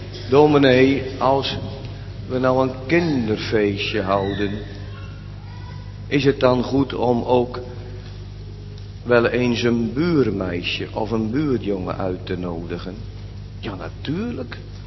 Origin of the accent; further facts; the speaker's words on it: Urk, Flevoland, Netherlands; now in Barendrecht, Netherlands; Ik kom zelf uit Urk en dan gaan alle mensen bijna naar de kerk.